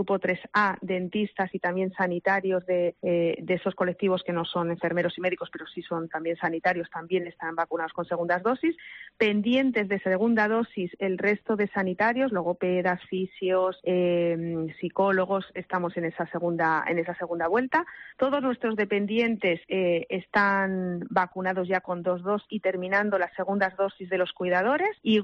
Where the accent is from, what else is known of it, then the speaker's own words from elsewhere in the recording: Canary Islands, Spain; yo soy de Tenerife